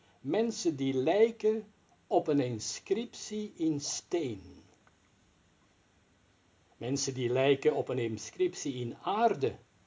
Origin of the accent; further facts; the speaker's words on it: Antwerp, Flanders, Belgium; ik kom zelf ook, ik ben ook Belg en kom ook uit Antwerpen.